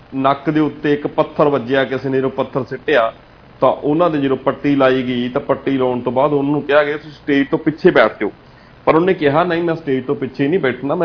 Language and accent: Punjabi; Punjab, India; ਮੈਂ ਪੰਜਾਬੀ ਆਪਣੇ ਆਪ ਨੂੰ ਪਹਿਲਾਂ ਮੰਨਦਾ ਮੈਂ ਪੰਜਾਬੀ ਹੋਣ ਦੇ ਨਾਂ ਦੇ ਉੱਤੇ ਕਹਿ ਸਕਦਾ ਕਿ ਮੈਂ ਇਸ ਖਿੱਤੇ ਦਾ ਵਸਨੀਕ ਹੈ